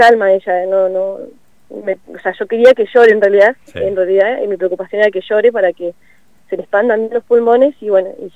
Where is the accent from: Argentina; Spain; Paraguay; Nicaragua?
Argentina; Cinco Saltos, Río Negro; Yo soy de Cinco Saltos.